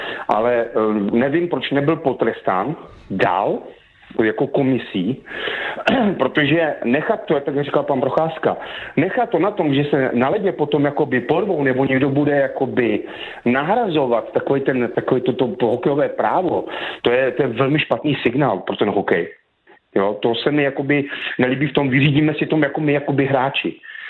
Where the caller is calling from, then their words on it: Ostrava, Moravian-Silesian Region, Czechia; Dobrý den, tady jsem z Ostravy.